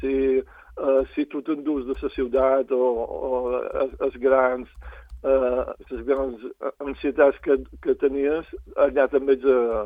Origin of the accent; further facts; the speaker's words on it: Balearic Islands, Spain; jo som de Menorca, he visitat moltes vegades Mallorca, he anat a Eivissa